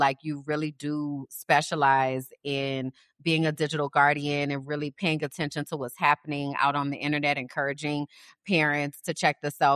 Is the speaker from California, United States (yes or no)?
no; New Orleans, Louisiana, United States; I grew up in the South, y'all. I'm from New Orleans.